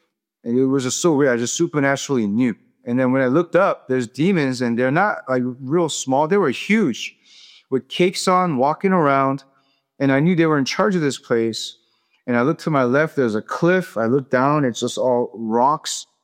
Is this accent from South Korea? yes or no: yes; South Korea; now in United States; In South Korea, my home country, 40 people commit suicide every day.